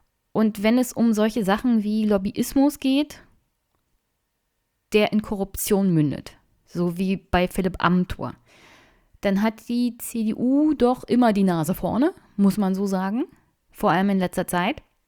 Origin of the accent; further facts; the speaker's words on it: Brandenburg, Germany; Ich komme aus Brandenburg, wir haben hier ein Informationsfreiheitsgesetz